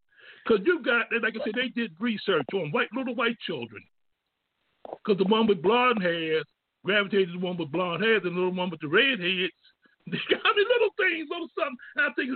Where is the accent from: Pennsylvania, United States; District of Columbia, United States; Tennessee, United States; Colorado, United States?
Pennsylvania, United States; because I told people about the story when I grew up on Bacon, Pennsylvania.